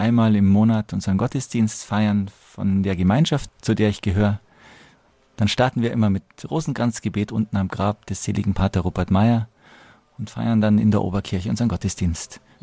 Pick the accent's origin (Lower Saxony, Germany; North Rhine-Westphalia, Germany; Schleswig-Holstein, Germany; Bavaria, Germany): Bavaria, Germany; Munich; Also wir Oberföhringer fühlen uns auch nicht so als Münchner, das muss man schon einmal sagen. Wir fühlen uns als Oberföhringer.